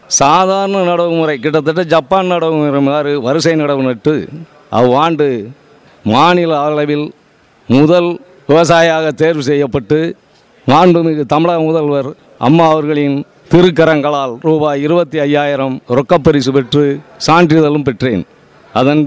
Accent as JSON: {"language": "Tamil", "town": "Andaman", "region": "Tamil Nadu", "country": "India", "tie": "born there", "said": "மதுரை மாவட்டம் மதுரை கிழக்கொன்றியம் வெள்ளியகுன்றம் ஊராட்சியைச் சேர்ந்த அண்டமான் கிராமத்தில் … என்ற இருவருக்கும் 16/6/1952 பிறந்தேன்."}